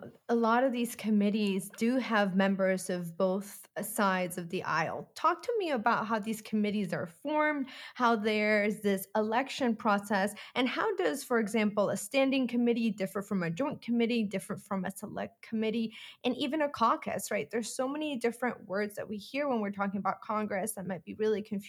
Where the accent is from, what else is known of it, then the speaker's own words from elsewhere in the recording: Colombia; moved away; I'm from Colombia, and I came here on political asylum.